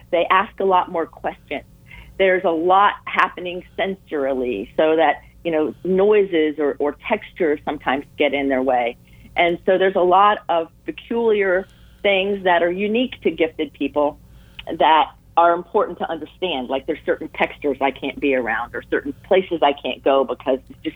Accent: Sarasota, Florida, United States; Well, for all intents and purposes, I'm a Florida native. I was raised in Sarasota.

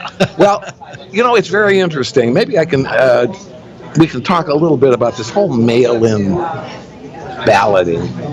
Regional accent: Chicago, Illinois, United States; That cuts to the quick because I'm from the Chicago area.

